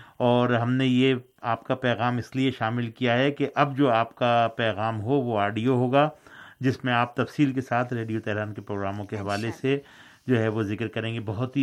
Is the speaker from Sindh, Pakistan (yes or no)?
yes; Hyderabad, Sindh, Pakistan; میں چونکہ میں تو حیدرآباد سندھ کا رہنے والا ہوں, سمجھ جاتا ہوں میں جو سندھی زبان بولنے والے افراد ہیں, بھائی ہیں ہمارے, لیکن پڑھنے میں مجھے تھوڑی سی دشواری ہوتی ہے.